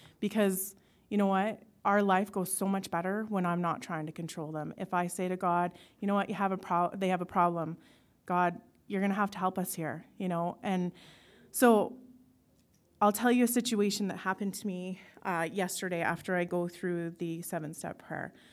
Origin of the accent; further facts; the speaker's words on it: Edmonton, Alberta, Canada; So yesterday, I'm from Edmonton, and so it's about 2.5 hour drive.